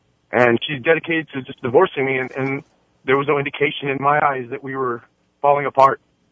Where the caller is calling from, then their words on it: Boston, Massachusetts, United States; Well, I'm actually calling from Boston.